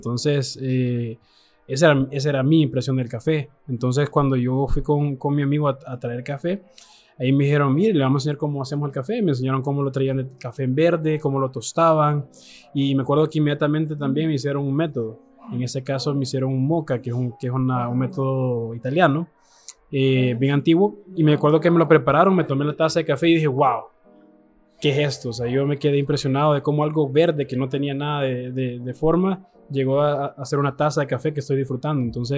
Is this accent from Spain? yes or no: no; El Salvador; como buen salvadoreño